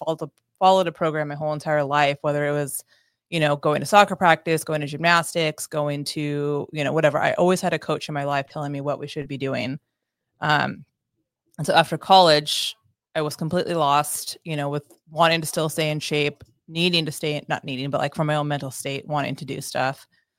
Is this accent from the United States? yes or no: yes; Danville, United States; I'm from Danville originally, so moved home